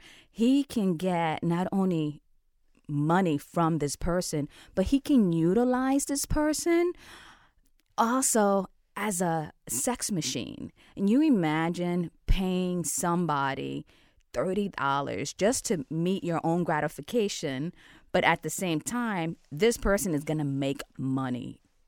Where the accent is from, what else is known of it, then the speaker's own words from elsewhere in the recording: Bronx, New York, United States; now in Columbus, United States; And growing up in New York City, in the South Bronx, which continues to be the poorest borough, it is filled with violence, high crime rate.